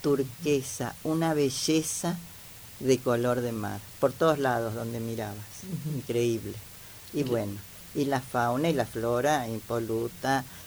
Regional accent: Argentina; ahora voy a disfrutar de mi tierra argentina, acá.

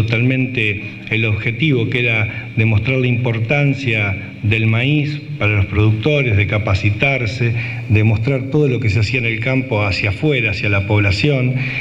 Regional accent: Chacabuco, Buenos Aires Province, Argentina; Es decir, nos identificaba a nosotros como chacabuquenses.

